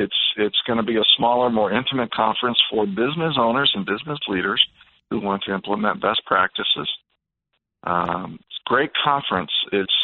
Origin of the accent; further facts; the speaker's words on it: Maple Grove, Minnesota, United States; I know that my hometown, Maple Grove, actually submitted an application, aside from Minneapolis, St. Paul.